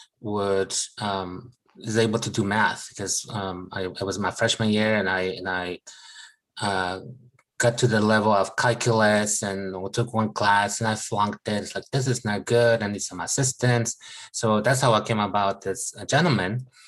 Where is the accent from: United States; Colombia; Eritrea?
Colombia; My background is I'm from Colombia, South America.